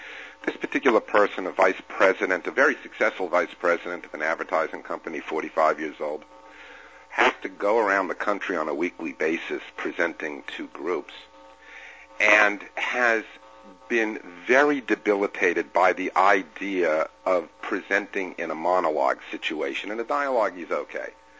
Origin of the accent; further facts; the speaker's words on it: New England, United States; now in New York, United States; I'm a New Yorker. It's the greatest city in the world, but I grew up in New England.